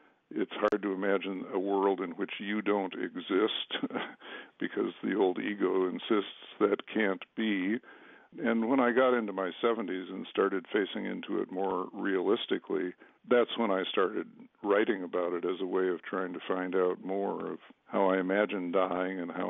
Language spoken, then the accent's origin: English; Chicago, Illinois, United States; I grew up, I was born in Chicago and then grew up in the Chicago suburbs, and my sisters still live down there, so I think I have decent Illinois credentials.